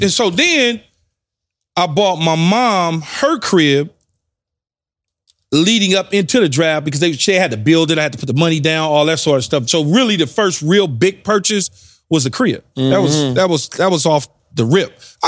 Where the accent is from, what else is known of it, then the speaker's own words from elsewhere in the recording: Los Angeles, California, United States; Man, I'm from South Central Los Angeles.